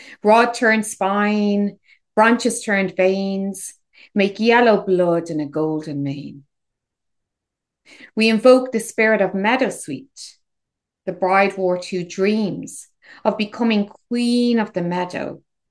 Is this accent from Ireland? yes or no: yes; Ireland; And obviously I am Irish. But I also have a little bit of Welsh ancestry, I will have you know.